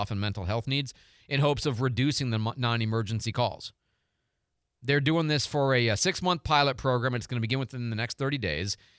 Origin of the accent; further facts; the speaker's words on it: Detroit, Michigan, United States; I'm a Lions fan. I'm not a huge NFL fan at all, but I grew up in Detroit, so I always kind of secretly root for the Lions.